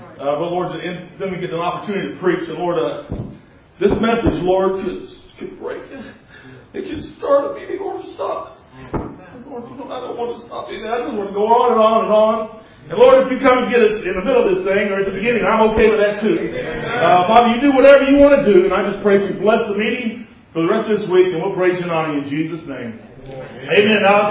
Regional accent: Kentucky, United States; I'm from Kentucky, by the way. I'm about as dumb as you can get, and I'm okay with that.

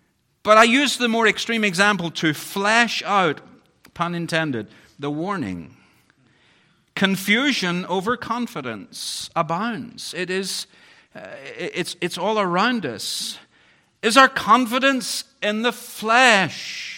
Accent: Bangor, Northern Ireland, United Kingdom; I grew up in Bangor, Northern Ireland.

